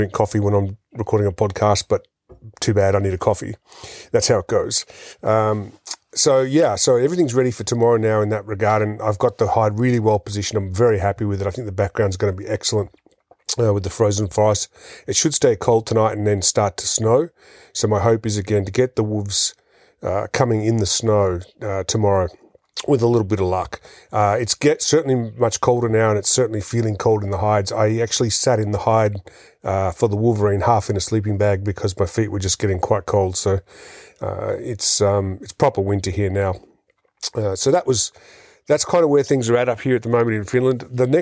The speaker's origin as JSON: {"language": "English", "country": "Australia", "said": "as an Australian citizen, I need a visa to go to Mongolia"}